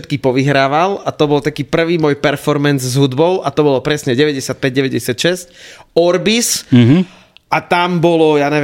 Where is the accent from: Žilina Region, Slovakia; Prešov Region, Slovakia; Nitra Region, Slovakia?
Nitra Region, Slovakia; Nitra; ja som bol 16 rokov Klokočína, tam som chodil aj na základku, na Benkovú. A potom neskôr som sa ma zavial vietor na Kalváriu.